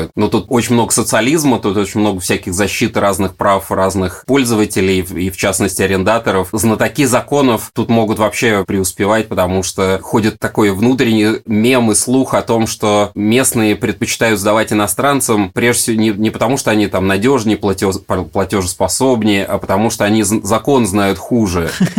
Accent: Moscow, Russia; now in Barcelona, Spain; я тоже москвич

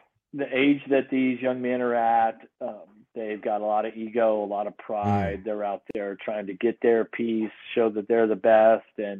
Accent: Midwest, United States; also born or lived in Kansas / Missouri; And back in the Midwest, where I grew up in Kansas and Missouri

